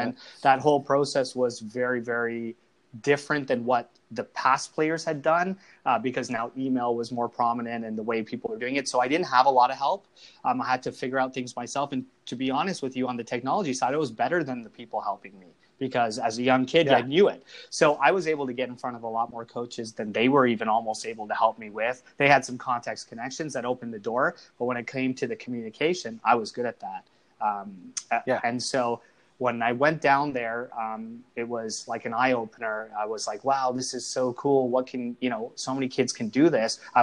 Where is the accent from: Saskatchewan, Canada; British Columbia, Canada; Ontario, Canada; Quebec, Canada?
Ontario, Canada; Kingston; I'm born and raised in Kingston, Ontario, so spent a lot of time traveling to Ottawa, Montreal, Toronto.